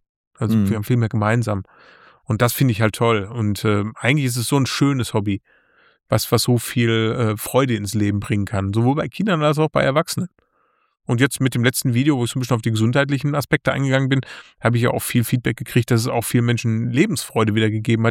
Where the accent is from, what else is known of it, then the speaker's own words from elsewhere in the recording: Bad Lippspringe, North Rhine-Westphalia, Germany; für mich war es wirklich eine Bude hier bei uns in Bad Lippspringe, wo ich schon seit Kindheitstagen hingegangen bin.